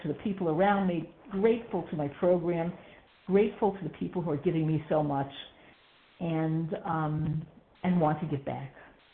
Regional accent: Chicago, Illinois, United States; I'm from Illinois, Chicago, and I'm very grateful to be here today

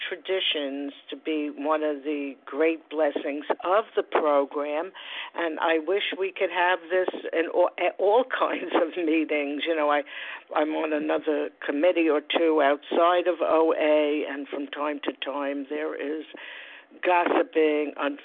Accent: New York, United States; I'm from New York, and I'm very, very thankful for program

